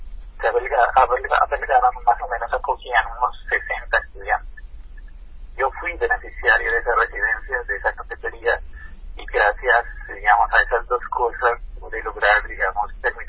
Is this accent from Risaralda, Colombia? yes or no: no; Ipiales, Nariño, Colombia; yo soy nativo de un pueblo pequeño del departamento de Nariño, Upiales, un pueblo con vocación netamente agrícola.